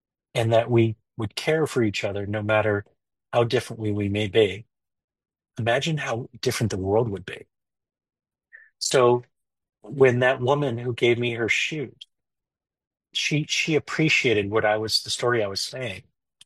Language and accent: English; Connecticut, United States; Josh Piver was a 23-year-old young man who was from my hometown in Connecticut, and he perished in 9/11 in New York.